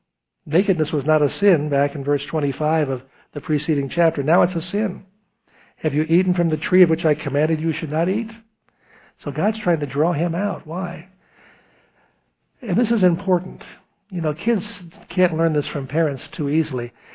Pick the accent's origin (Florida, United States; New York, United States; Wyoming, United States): New York, United States; Once we had an evangelist from California point out something that I, as a New Yorker, didn't know.